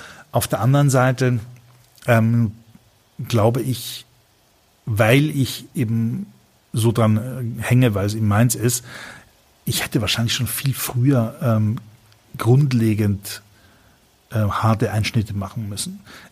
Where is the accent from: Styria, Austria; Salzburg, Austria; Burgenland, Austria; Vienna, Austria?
Vienna, Austria